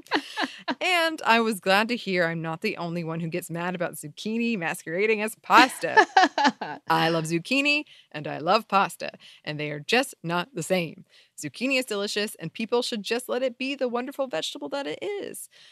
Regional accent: Minnesota, United States; I grew up in Minnesota and have never heard of it either. So it's a pretty local thing.

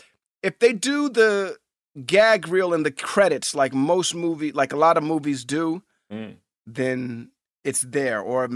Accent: New York City, New York, United States; I grew up in Hell's Kitchen, and Hell's Kitchen is a very tough neighborhood. And, you know, there are a lot of other very, very, very tough neighborhoods in New York City.

